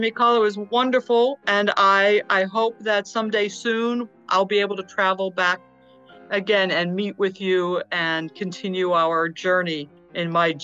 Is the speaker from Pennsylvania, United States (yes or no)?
yes; Pittsburgh, Pennsylvania, United States; now in California, United States; I grew up in Pittsburgh, went to Penn State, and met and married my husband.